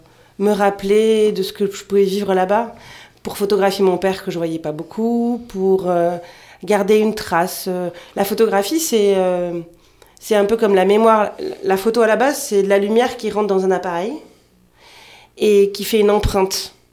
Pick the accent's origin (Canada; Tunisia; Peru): Peru; Lima; born there; French is a second language; Ouais, c'est ça, je suis née à Lima.